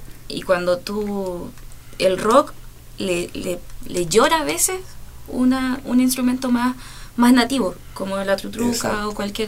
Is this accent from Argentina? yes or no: no; Maipú, Santiago Metropolitan Region, Chile; De Maipú. Ay. Nací. De hecho, mi carnet dice que nací en Franklin. Ahora me estaba. No sé, de verdad, dice Franklin.